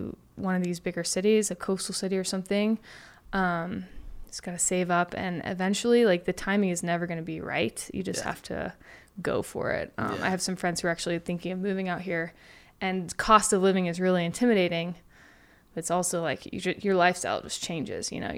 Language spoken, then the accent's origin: English; Indiana, United States; now in Los Angeles, United States; I grew up in Indiana, which I think is fairly important because I'm not really an LA person.